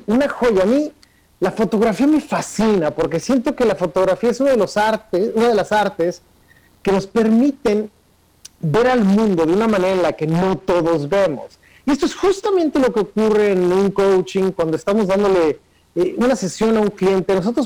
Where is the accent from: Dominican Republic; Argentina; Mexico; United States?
Mexico; si somos mexicanos, y más o menos crecimos Roberto y yo en las mismas colonias